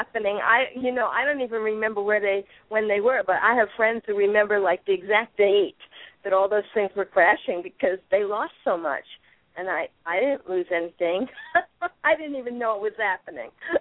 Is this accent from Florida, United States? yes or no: no; New York, United States; I grew up in New York, and I saw all these people going to work in New York City on the Long Island Railroad